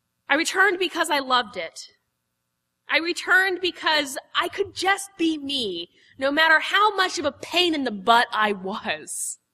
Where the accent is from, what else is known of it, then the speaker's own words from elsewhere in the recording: Florida, United States; I grew up in Florida.